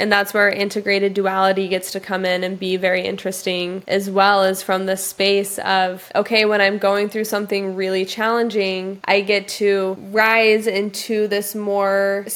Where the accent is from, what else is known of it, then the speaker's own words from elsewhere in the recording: Salt Lake City, Utah, United States; also born or lived in Riverton, Wyoming / Montana; So I was born in Riverton, Wyoming, but when I was like very young, my mom moved to Salt Lake City, Utah. And so I was really raised in the mountains of Salt Lake City from 0 to 26.